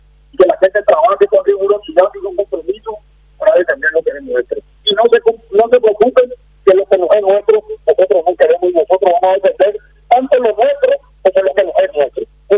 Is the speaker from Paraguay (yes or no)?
yes; Paraguay; simplemente entero como paraguayo y como demócrata